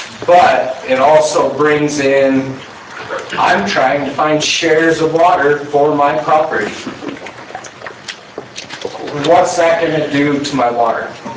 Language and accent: English; Harriman, Utah, United States; moved away as an adult; I moved here 10 months ago from Harriman, Utah. If you guys know Harriman, Utah, it was a small town when I grew up there 37 years ago. Now it is a big city.